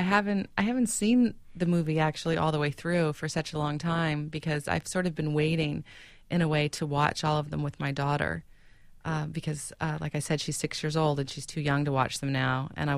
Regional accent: Sacramento, California, United States; but I am performing actually at a jazz festival in Sacramento this May, which is my hometown.

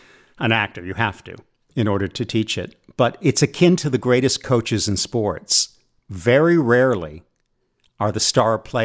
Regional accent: Rhode Island, United States; I grew up in Rhode Island

